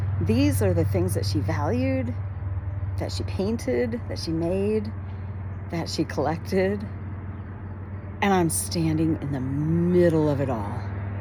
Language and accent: English; Alaska, United States; You see, I grew up in Alaska, and so when I moved back to the States in my late 20s